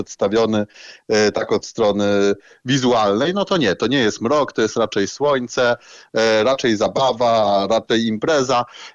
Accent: Warsaw, Masovian Voivodeship, Poland; Ja w ogóle czuję się warszawiakiem, urodziłem się w Warszawie, jest to moje drugie miasto obok Legionowa.

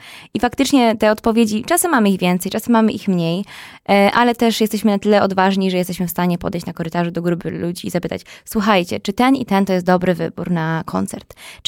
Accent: Pułtusk, Masovian Voivodeship, Poland; Ja pochodzę z Pułtuska

